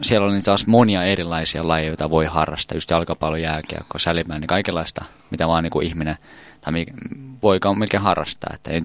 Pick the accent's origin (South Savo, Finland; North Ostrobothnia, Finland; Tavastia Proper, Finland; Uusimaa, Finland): Uusimaa, Finland; Helsinki; Mä oon syntyisin täällä ihan Helsingistä. Helsingissä synnyin ja oon asunut oikeastaan koko ikäni täällä Helsingissä Pihlajamäessä.